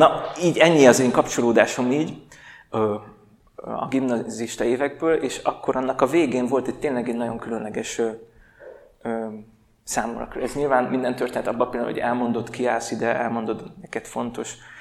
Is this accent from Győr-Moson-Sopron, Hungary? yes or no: yes; Mosonmagyaróvár, Győr-Moson-Sopron, Hungary; És én is Nyugat-Magyarországról származom, Mosonmagyaróváron születtem, meg ott is nőttem föl.